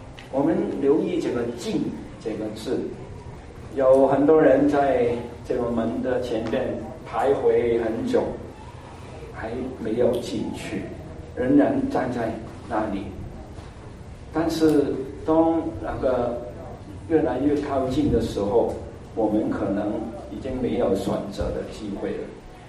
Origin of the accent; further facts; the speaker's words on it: Hong Kong; 我们在香港看医生呢，不用挂号的，就是排队，下边排队，从来不要预约的，没有这个制度的。